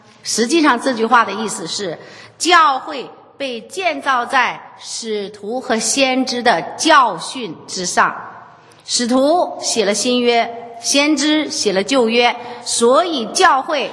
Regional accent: China; 我们从中国来做访问学者

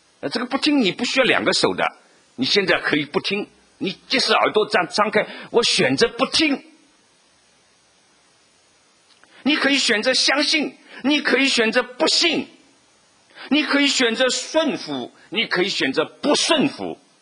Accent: China; 这个体贴是我们中国人比较喜欢用的

